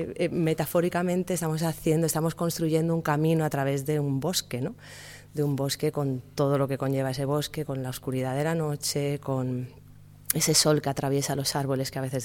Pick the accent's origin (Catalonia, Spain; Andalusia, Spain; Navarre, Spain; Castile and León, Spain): Catalonia, Spain; Barcelona; now in Madrid, Spain; yo soy de Barcelona, pero tengo mi sede, trabajo en Madrid hace muchísimos años